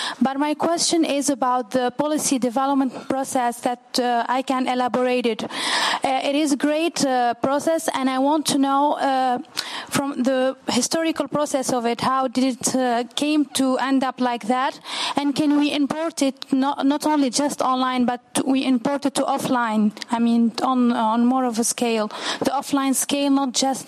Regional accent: Tunisia; I'm from Tunisia, and I'm a law student.

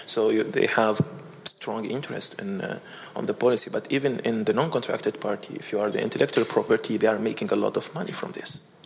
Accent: Tunisia; English is a second language; Myself, I'm coming from Tunisia.

